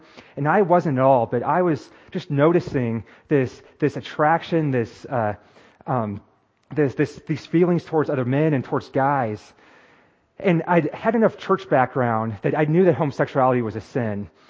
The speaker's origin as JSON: {"language": "English", "town": "Taylor", "region": "Nebraska", "country": "United States", "tie": "born or raised there", "said": "I'm from Nebraska, born and raised. I was raised on a farm and a ranch in rural Nebraska, town of Taylor."}